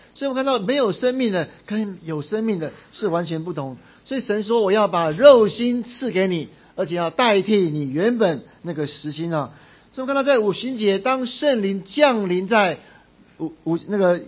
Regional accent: China; 我们中国人常常会说啊，这个人是铁石心肠啊，

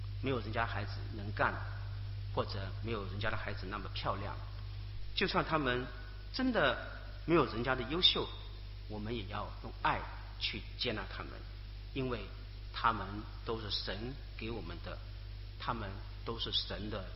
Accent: Hong Kong; 我们香港人通常叫它的粤语长片，

